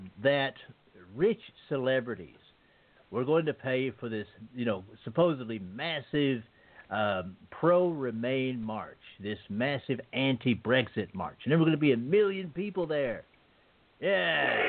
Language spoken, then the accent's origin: English; United States; So you know, as an American, as someone who looks on the UK as you know, one of the mother countries of the United States.